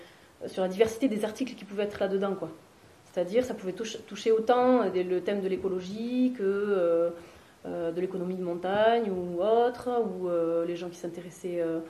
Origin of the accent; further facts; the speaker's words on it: Pau, Nouvelle-Aquitaine, France; moi, je suis pas paysanne d'origine. Enfin, mes parents n'étaient pas paysans, mais quand même, je suis de Pau